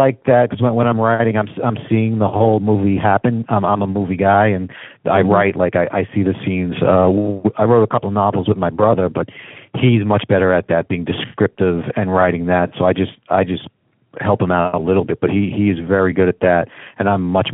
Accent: Brooklyn, New York, United States; moved away as an adult; now in New Jersey, United States; Well, I was born in Brooklyn, New York. I lived there for most of my life until I got married and moved out to Jersey. Been there for the last 19 years with the family.

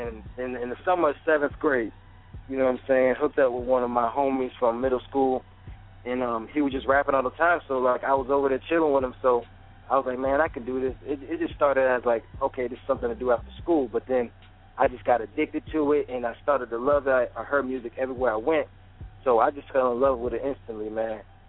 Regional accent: Florida, United States; also born or lived in New Jersey; I'm from North New Jersey, you feel me? I'm a North person, but I was raised out here in Florida.

